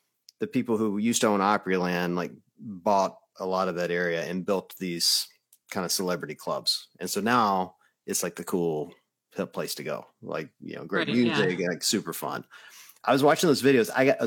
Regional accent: Deep South, United States; I mean, I grew up in the Deep South. So you got to understand, like, country music, I don't listen to country music that much. But I was raised around it.

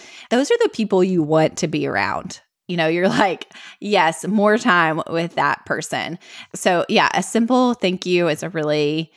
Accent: United States; accent: Southern; I really just wanted to know, how Southern is my Southern accent?

